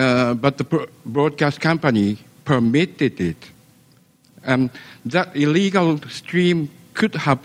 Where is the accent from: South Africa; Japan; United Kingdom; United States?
Japan; Tokyo; English is a second language; from Tokyo, and I'd like to talk about the disaster in Japan